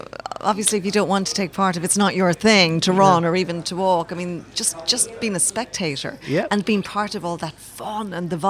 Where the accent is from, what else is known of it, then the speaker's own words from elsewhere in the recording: Kilkenny, Leinster, Ireland; I'm from Kilkenny.